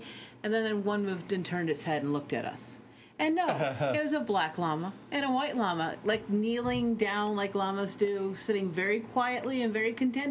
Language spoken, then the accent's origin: English; New Hampshire, United States; Well, it was on the corner of what was considered a busy intersection by small-town New Hampshire standards.